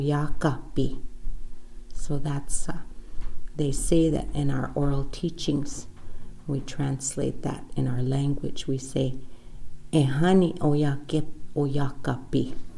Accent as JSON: {"language": "English", "country": "United States", "first_language": "Lakota", "said": "I would like to start with my greetings in my native tongue this time"}